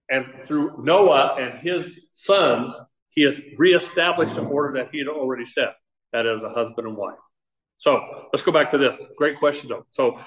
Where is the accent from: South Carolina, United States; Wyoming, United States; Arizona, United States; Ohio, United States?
Arizona, United States; when I grew up here in Arizona, fifth grade, I started chopping cotton.